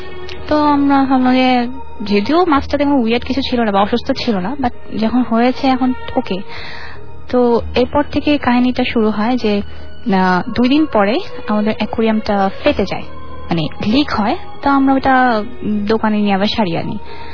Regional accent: Auliyabad, Dhaka Division, Bangladesh; আমার গ্রামের বাড়ি হচ্ছে ঢাকা জেলার দোহার থানার আউলিয়াবাদ গ্রামে। আমার মা বাবা যেহেতু কাজিন ছিলেন, সো তাদের গ্রামের বাড়ি পাশাপাশি, মানে একটা হচ্ছে আউলিয়াবাদ আর একটা হচ্ছে মহাবতপুর।

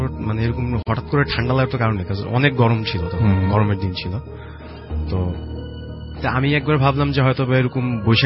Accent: Dhaka, Dhaka Division, Bangladesh; আমি ধানমন্ডি থেকে এসেছি।

